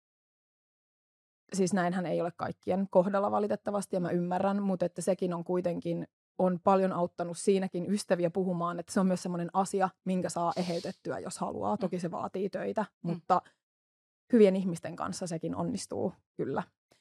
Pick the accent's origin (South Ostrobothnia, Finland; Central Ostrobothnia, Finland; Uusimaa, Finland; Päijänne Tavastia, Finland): South Ostrobothnia, Finland; Kauhava; Semmoinen sekatavarakauppa Kauhovalla, mistä mä oon siis kotoisin.